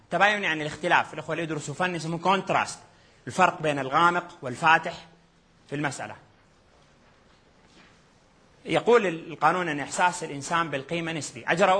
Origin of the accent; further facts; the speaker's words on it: Hejaz, Saudi Arabia; احنا عندنا في الحجاز يقولون المكاسرة